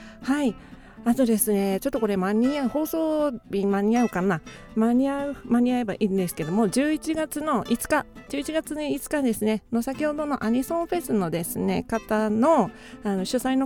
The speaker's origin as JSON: {"language": "Japanese", "region": "Kyushu", "country": "Japan", "said": "私と同じ九州出身のですね、熊本ではないんですけれども"}